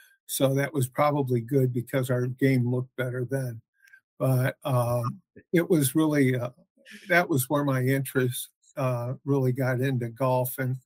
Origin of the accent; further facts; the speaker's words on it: Illinois, United States; now in Louisville, United States; So I actually came to Kentucky because it was the closest still to my hometown outside of Chicago. So I could make it back there for good pizza on the weekends because they don't have any in Louisville.